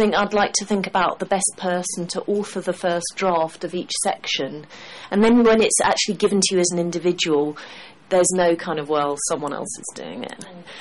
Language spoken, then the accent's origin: English; United Kingdom; Of course, being British, I can't actually cope with being publicly praised at all